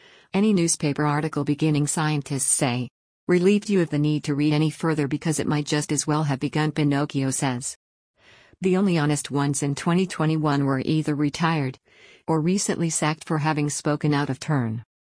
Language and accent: English; England, United Kingdom; it has been something of a disappointment to me as an Englishman to see how swiftly most of my compatriots have caved to masked tyranny